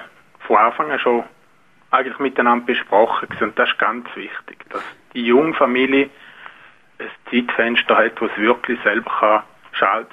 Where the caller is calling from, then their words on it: Switzerland; Ich bin aus Schweizer, so einfach als Information.